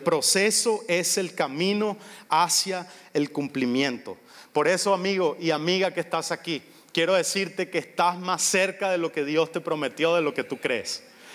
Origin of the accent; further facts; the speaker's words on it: Venezuela; Y como venezolanos somos así, nos gusta correr, vivimos agitados y queremos hacer todo rápido y todo eso.